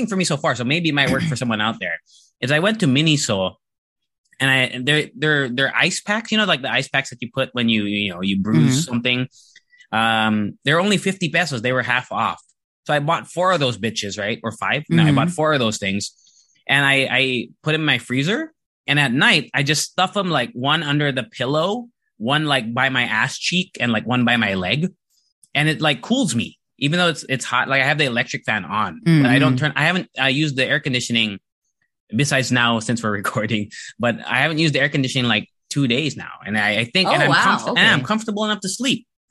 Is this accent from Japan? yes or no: yes; Japan; I went to an international school when I was growing up in Japan.